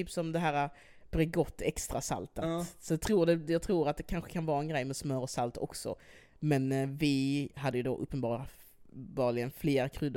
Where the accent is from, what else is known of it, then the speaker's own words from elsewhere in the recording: Degeberga, Skåne, Sweden; I Degeberga.